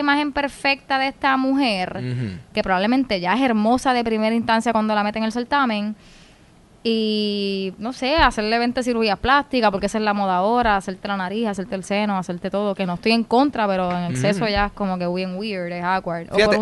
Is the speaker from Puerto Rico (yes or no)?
yes; Puerto Rico; Todos somos puertorriqueños